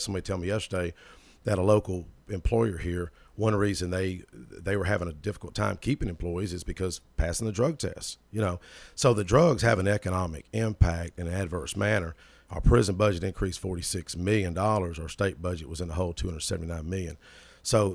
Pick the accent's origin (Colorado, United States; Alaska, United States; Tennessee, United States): Tennessee, United States; Smyrna; 47, born and raised in Smyrna, born at Old Seward Air Force Base.